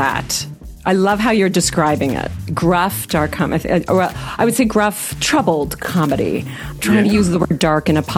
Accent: Allentown, Pennsylvania, United States; I'm from Pennsylvania originally and born in Allentown, PA. And my dad worked for Bethlehem Steel.

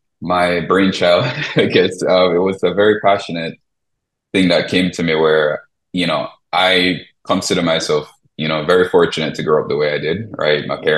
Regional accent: Jamaica; moved away as an adult; now in United States; Yes, I was born and raised in Jamaica

